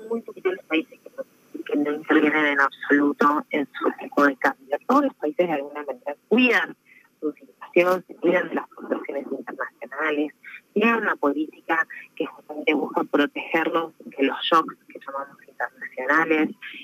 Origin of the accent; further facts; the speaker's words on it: Argentina; nosotros tenemos que tener como argentinos la capacidad de hacer una política diferenciada